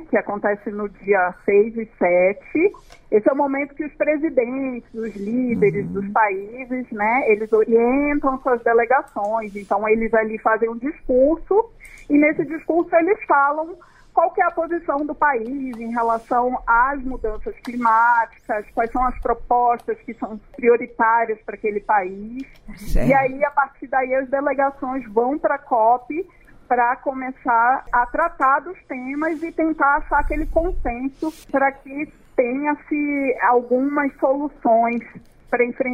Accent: Belém, Pará, Brazil; e agora estarei em Belém, né, na minha terra natal

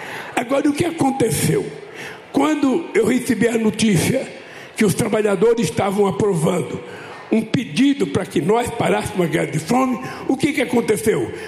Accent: São Bernardo do Campo, São Paulo, Brazil; Eu sou de São Bernardo, morei lá há muito tempo

